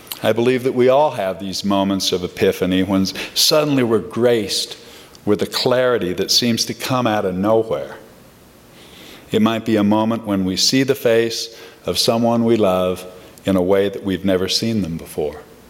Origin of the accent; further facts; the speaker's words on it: Chicago, Illinois, United States; born there; I was born in Chicago in the time of President Eisenhower.